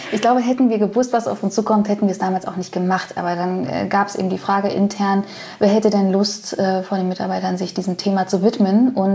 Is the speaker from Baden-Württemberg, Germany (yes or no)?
no; Berlin, Germany; born there; ich bin auch gebürtige Berlinerin, bin 37 Jahre alt